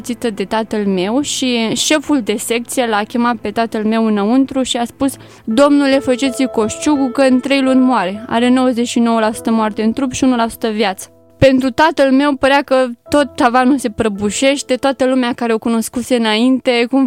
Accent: Slatina, Olt County, Romania; born there; M-am născut în Oltenia, în Slatina, județul Olt. Fac parte dintr-o familie cu 5 copii. Sunt a doua. Suntem 4 fete și un băiat. M-am născut într-o familie ortodoxă.

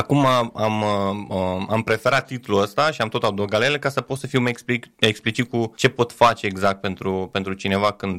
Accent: Lugoj, Timiș County, Romania; eu vin din Lugoj, de lângă Lugoj

